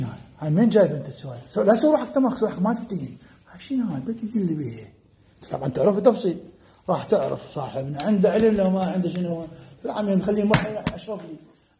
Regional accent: Saudi Arabia; انا من السعوديه

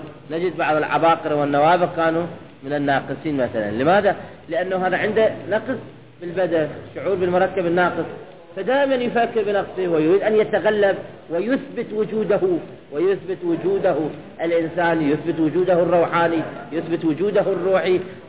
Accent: Baghdad, Baghdad Governorate, Iraq; لعشان الحجر لعدها كلمة بغدادية، أثبت على أنه أنا بغدادي

